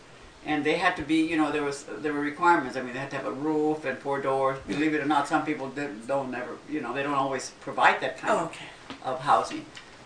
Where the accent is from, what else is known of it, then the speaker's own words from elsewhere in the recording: El Paso, Texas, United States; I was born in El Paso.